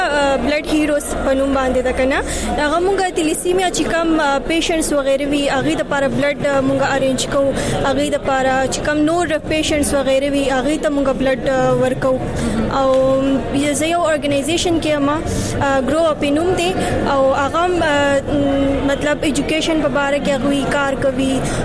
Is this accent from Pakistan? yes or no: yes; Mardan, Khyber Pakhtunkhwa, Pakistan; زه د مردان یم